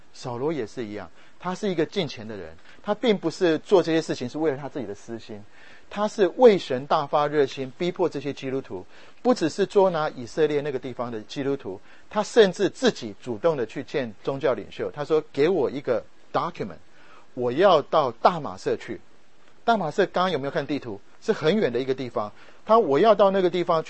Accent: Japan; 我在日本长大，

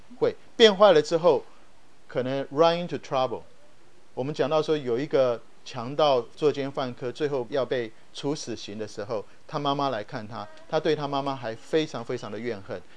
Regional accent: Taiwan; 我是从台湾来

